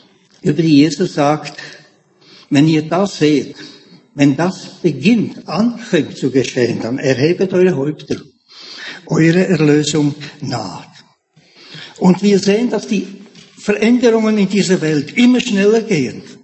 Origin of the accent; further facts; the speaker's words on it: Zurich, Switzerland; Oder als jemand eine Wohnung gesucht hatte in meiner Jugend in Zürich